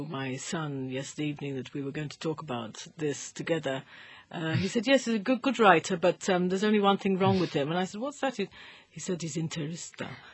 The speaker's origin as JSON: {"language": "English", "region": "South East England", "country": "United Kingdom", "tie": "born or raised there", "said": "My hometown is somewhere near the south coast"}